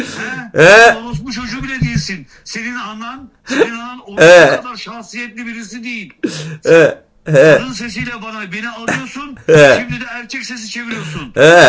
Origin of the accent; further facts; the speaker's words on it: Istanbul, Turkey; born there; aslen kökenen yani benim anam babam Nide'den çıkma. Benim asıl doğum yerim nüfus kağıdımda Bakırköy yazar. İstanbul doğumluyum.